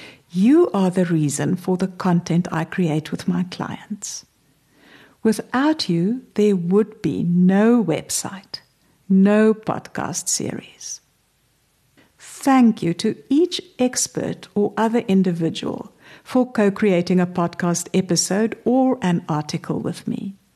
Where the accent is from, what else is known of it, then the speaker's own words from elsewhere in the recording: South Africa; accent: South African; they even seem to understand my South African accent.